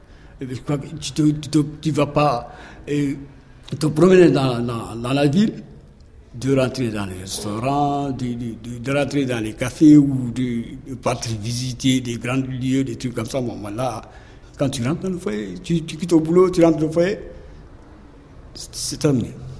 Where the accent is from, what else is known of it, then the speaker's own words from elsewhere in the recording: Tachot, Mauritania; moved away as an adult; now in France; Je suis originaire de la Mauritanie. Mon village même, c'est à Tachot.